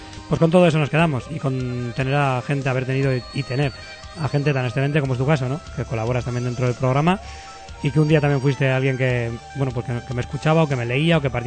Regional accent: Barakaldo, Basque Country, Spain; Y yo también soy de Baracaldo.

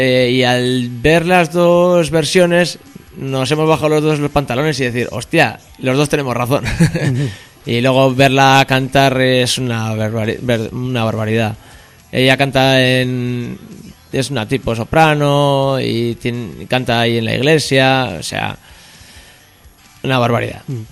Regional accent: Zaratamo, Basque Country, Spain; en la plaza de mi pueblo, en Zarátamo

